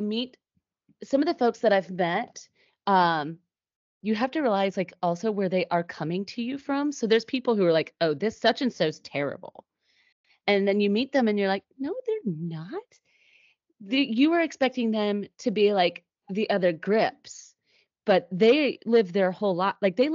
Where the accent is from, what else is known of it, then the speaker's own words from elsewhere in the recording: Nashville, Tennessee, United States; And also growing up in Nashville, one of my middle schools I went to, I drove by her house all the time.